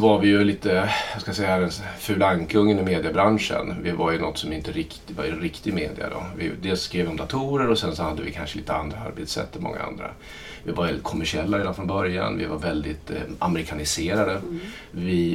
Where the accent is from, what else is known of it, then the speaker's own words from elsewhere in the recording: Linköping, Östergötland, Sweden; Jag kommer från Linköping, inte Stockholm alltså. Växte upp där, klassisk där, villaförort. Pappa ingenjör, mamma hemma.